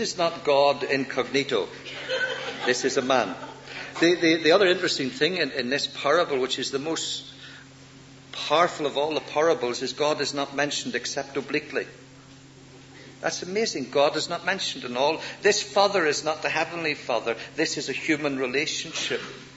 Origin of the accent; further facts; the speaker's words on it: Northern Ireland, United Kingdom; I come from Northern Ireland. I'm an evangelical of the evangelicals